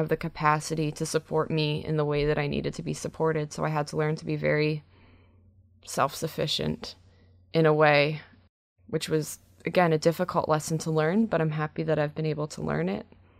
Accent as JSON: {"language": "English", "town": "Brantford", "region": "Ontario", "country": "Canada", "tie": "born or raised there", "said": "for my hometown show in Brantford."}